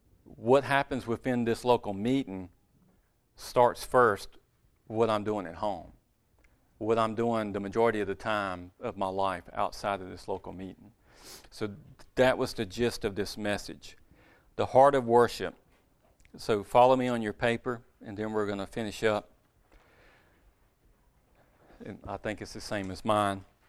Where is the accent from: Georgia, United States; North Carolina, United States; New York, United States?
North Carolina, United States; I know it's not proper English, but we're in Caswell County. And I'm from Rockingham County, so it's not much better.